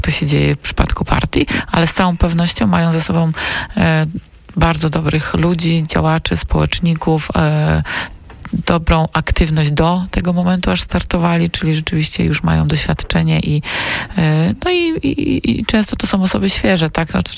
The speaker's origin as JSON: {"language": "Polish", "town": "Kraków", "region": "Lesser Poland", "country": "Poland", "said": "Ja jestem z Krakowa"}